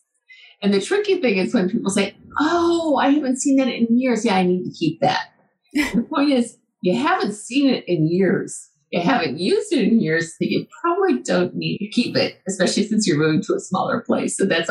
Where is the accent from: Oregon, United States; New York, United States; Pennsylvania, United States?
New York, United States; Buffalo; in Wisconsin, in Boston, Buffalo, my hometown, up in Seattle